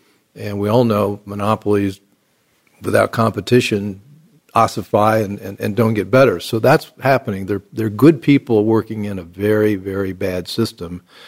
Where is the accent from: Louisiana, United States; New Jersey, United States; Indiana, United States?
Indiana, United States; Indianapolis; My experience, I grew up in Indianapolis, went to public schools.